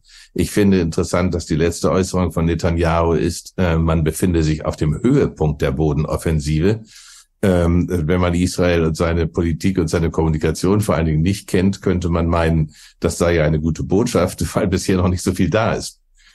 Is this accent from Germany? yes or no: yes; Bremen, Germany; der auch in meiner Heimatstadt Bremen unterwegs war